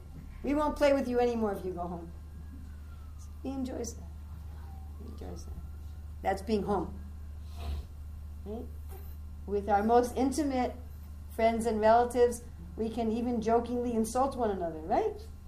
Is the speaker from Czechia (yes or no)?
no; New York City, New York, United States; accent: American; I'm sure you can tell by my accent that I'm American. I'm also was born and raised in New York City, which means I'm was brought up in a culture that's very coarse and brass and arrogant.